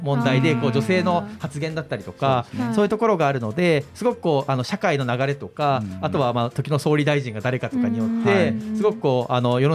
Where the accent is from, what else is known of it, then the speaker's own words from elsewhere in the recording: Mashiki, Kumamoto, Japan; 僕は出身があの熊本県の益城町ってところが出身なんですけど